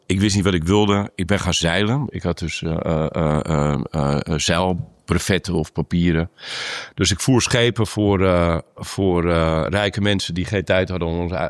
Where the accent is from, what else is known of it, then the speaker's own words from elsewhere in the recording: Amsterdam, North Holland, Netherlands; born there; accent: Amsterdam; 22 mei 1977. Geboren in Amsterdam-Oost. Rotterdamse moeder. Met de linkerkant hier. Amsterdamse vader, dus gemengd huwelijk.